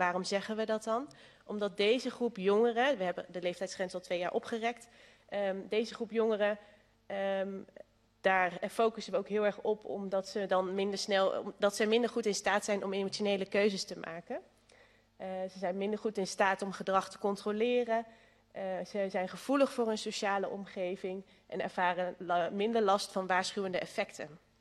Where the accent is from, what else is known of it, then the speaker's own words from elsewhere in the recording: Overijssel, Netherlands; want wij komen natuurlijk uit Twente. We weten ook wat er in onze cultuur zit. Alcohol is hier een groot onderdeel van de cultuur.